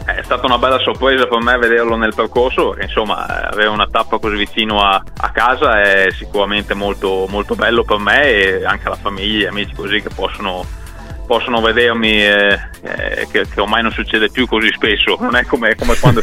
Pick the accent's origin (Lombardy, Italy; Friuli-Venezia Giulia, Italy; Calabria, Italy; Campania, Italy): Lombardy, Italy; Buscoldo; quando ho visto una corsa nel mio paese a Buscoldo